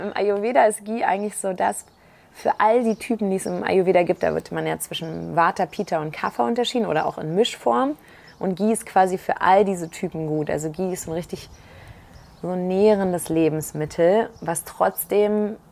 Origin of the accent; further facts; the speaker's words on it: Berlin, Germany; Also, ich bin ja Berlinerin.